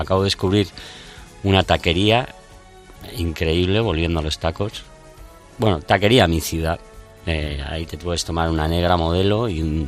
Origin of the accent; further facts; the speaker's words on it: Spain; que es una cosa que nos define mucho como españoles, macho.